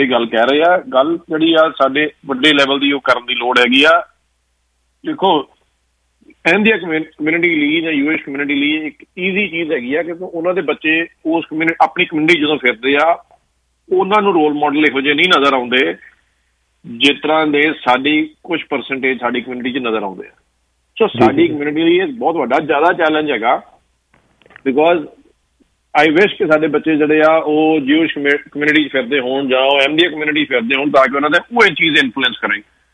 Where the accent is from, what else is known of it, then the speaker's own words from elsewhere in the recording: Punjab, India; ਮੇਰਾ ਪਿੰਡ 3 ਕਿਲੋਮੀਟਰ ਜਿਹੜਾ ਦੂਰ ਹੈਗਾ ਸਿਰਫ ਕਾਦੀਆਂ ਤੋਂ